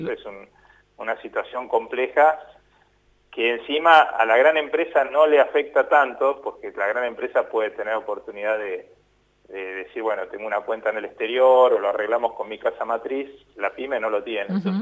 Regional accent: Buenos Aires, Argentina; yo lo hablo al revés de la mesa, en este caso como porteño

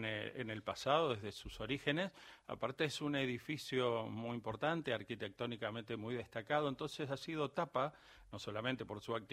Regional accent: Argentina; obviamente somos argentinos, somos Argentina

